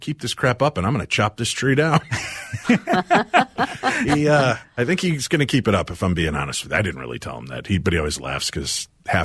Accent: Illinois, United States; Yes, I had peach trees growing up in Illinois.

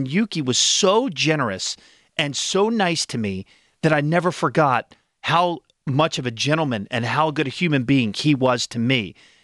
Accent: Philadelphia, Pennsylvania, United States; I've always been in the local, ever since I grew up in South Philly, right?

